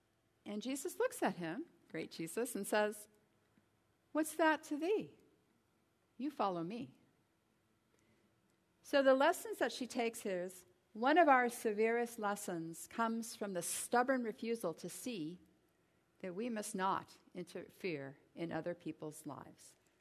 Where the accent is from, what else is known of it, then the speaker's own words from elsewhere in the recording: Los Angeles, California, United States; That I grew up in Los Angeles and have been all over the world.